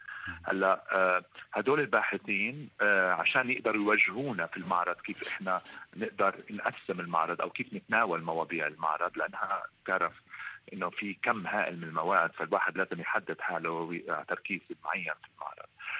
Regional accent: Palestine; بما انه احنا فلسطينية موجودين على الارض ومنشوف الدنيا حوالينا او الجغرافيا تبعتنا

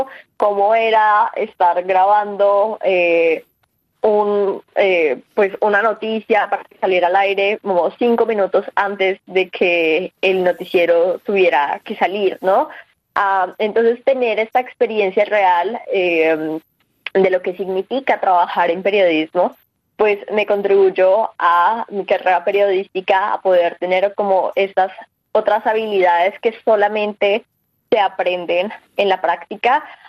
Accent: Bogotá, Colombia; Soy de Bogotá, Colombia.

